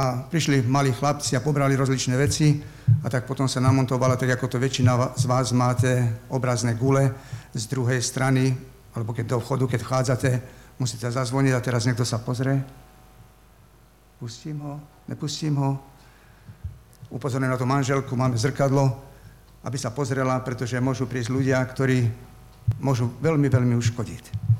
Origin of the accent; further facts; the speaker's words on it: Modra, Bratislava Region, Slovakia; Rád by som vám vyriadil srdečné pozdravy z Modry. Takže viete, odkiaľ som. Snad mnohí ma nepoznáte